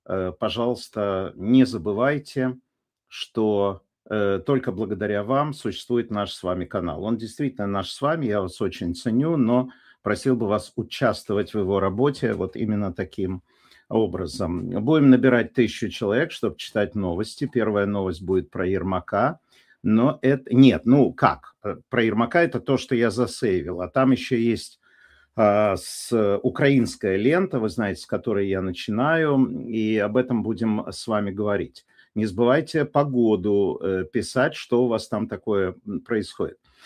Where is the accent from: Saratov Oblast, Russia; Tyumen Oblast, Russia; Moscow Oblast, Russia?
Tyumen Oblast, Russia; Tyumen; moved away; как бывший россиянин, бывший тюменец.